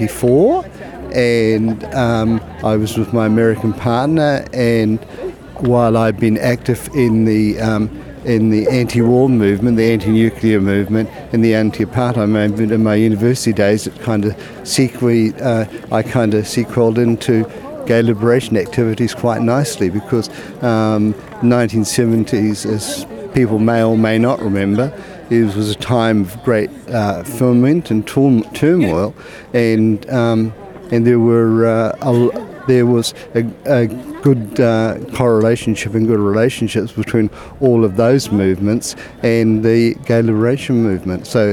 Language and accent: English; Taumarunui, Manawatū-Whanganui, New Zealand; I'm from Taumarunui, and I haven't been in any gay activity in Wellington for the last 30 odd years